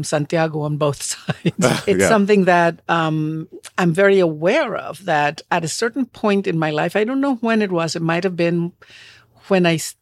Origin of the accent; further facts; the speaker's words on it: Puerto Rico; now in United States; because I live in the United States that it is like it's a different person. Yeah. So that sense that I'm coming from Puerto Rico, just being on that plane, I became someone different.